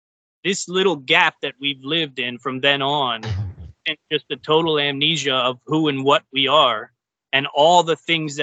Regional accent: Pennsylvania, United States; Because I grew up outside of Philly in row homes.

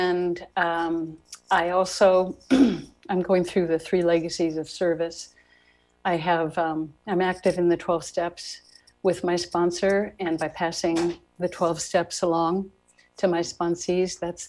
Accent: Illinois, United States; also born or lived in New York; My story is that I was born in New York, but grew up in Illinois. And I grew up in a little town in downstate Illinois back in the 50s.

